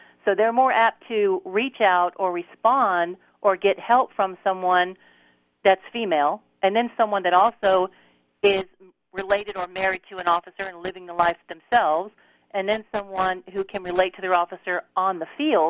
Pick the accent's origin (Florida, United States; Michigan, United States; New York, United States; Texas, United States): Texas, United States; I'm from Texas.